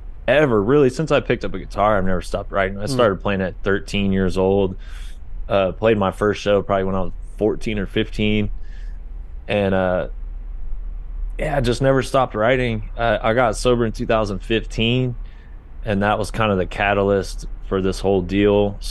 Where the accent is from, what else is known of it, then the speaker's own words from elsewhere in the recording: Oklahoma, United States; also born or lived in Florida / Arkansas; now in Texas, United States; I grew up in the South. I was born in Florida. Represent. Grew up in Oklahoma and moved to Arkansas